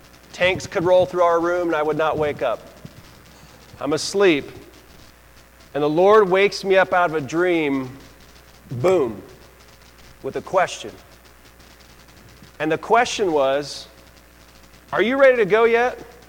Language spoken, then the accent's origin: English; Seattle, Washington, United States; also born or lived in Nampa; now in Boise, United States; I was born in Nampa, but basically grew up in Seattle.